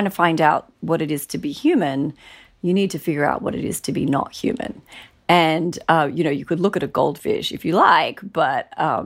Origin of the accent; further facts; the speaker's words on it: Australia; growing up in Australia